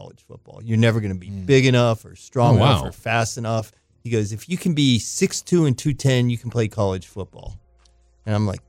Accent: Pittsburgh, Pennsylvania, United States; now in Miami, United States; Originally from Pittsburgh.

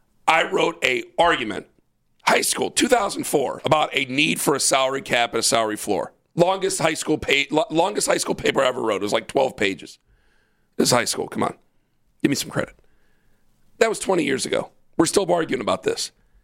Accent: Canton, United States; But I grew up in Canton, and I grew up... I mean, it was basically like, we're not Catholic. Why are we not Catholic? Everybody else around me is Catholic.

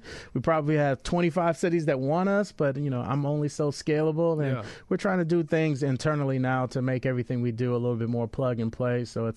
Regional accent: Chicago, Illinois, United States; Born and raised in Chicago, which is really important if you're going to start something like this in Chicago.

